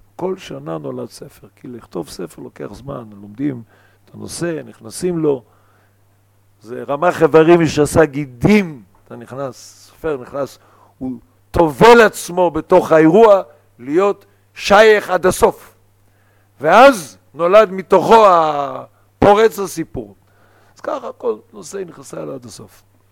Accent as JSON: {"language": "Hebrew", "town": "Eilat", "region": "Southern District", "country": "Israel", "tie": "born or raised there", "said": "אני גדלתי באילת, על הים, הייתי שייט."}